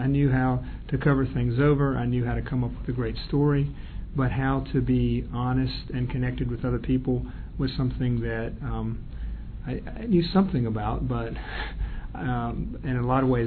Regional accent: Charlotte, North Carolina, United States; I'm from Charlotte.

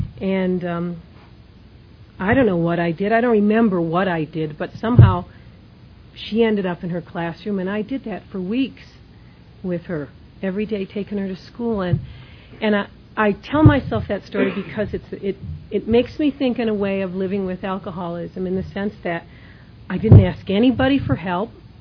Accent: Detroit, Michigan, United States; I come from Detroit, Michigan.

